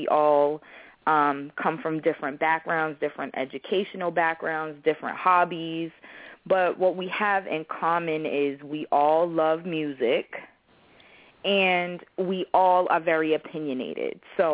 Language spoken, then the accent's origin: English; Boston, Massachusetts, United States; now in Baltimore, United States; When I went to Morgan, that's actually how I came to Baltimore, because I'm originally from Boston.